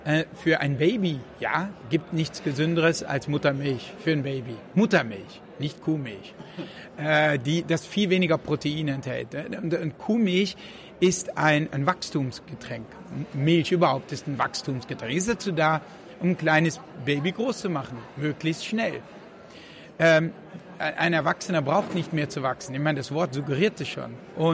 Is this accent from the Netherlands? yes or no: yes; Netherlands; Ich bin in Holland aufgewachsen.